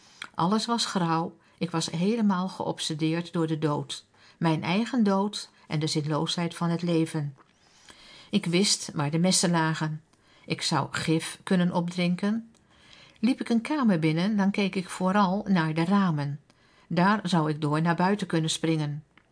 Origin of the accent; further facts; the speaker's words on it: Heenvliet, South Holland, Netherlands; Ik kom niet uit een christelijk gezin. Ik groeide op in Heenvliet op Voorne-Putten. Mijn ouders waren van huis uit Rooms-Katholiek en gereformeerd synodaal